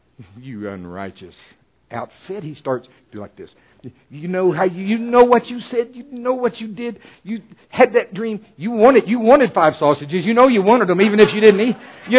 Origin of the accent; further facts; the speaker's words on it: Oklahoma, United States; But anyway, I'm from Oklahoma.